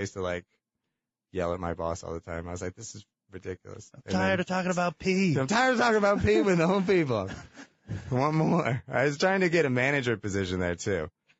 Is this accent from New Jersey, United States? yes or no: no; San Diego, California, United States; also born or lived in Chicago; Yeah, I grew up here in San Diego. I moved here when I was, like, 5 from Chicago.